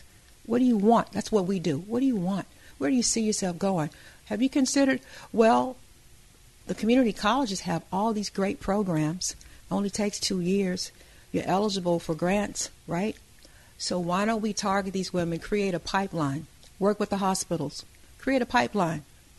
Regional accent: Mississippi, United States; And, you know, I grew up in Mississippi. I have six, there's six of us.

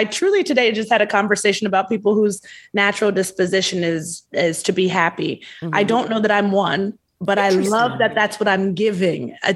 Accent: Baltimore, Maryland, United States; also born or lived in Lewisburg, West Virginia; Baltimore, Maryland. I was born in Baltimore. I spent 2 years in Lewisburg, West Virginia, where my mother was going to medical school.

